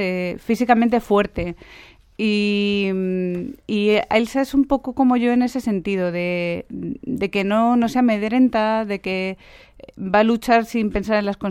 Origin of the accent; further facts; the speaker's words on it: Madrid, Community of Madrid, Spain; De Madrid.